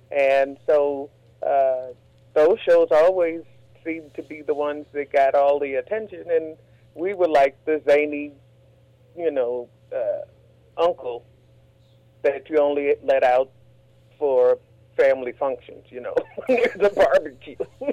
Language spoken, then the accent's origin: English; Chicago, Illinois, United States; Ryan said he was from Chicago and I was from Chicago, so we talked about Chicago